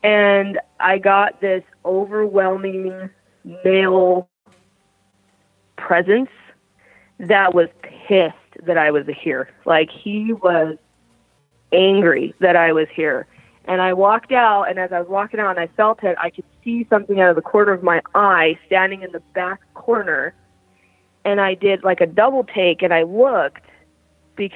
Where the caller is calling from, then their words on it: Salt Lake City, Utah, United States; I'm calling from Salt Lake City, Utah.